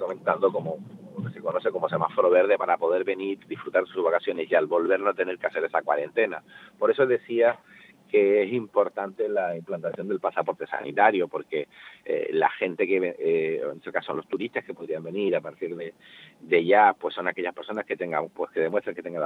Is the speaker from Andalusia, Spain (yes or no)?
no; Morro Jable, Canary Islands, Spain; voy a poner mi pueblo para que nadie se ofenda, de Morrojable, ¿no?